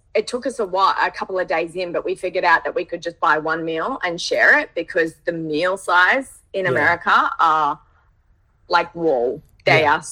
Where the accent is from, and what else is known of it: Australia; born or raised there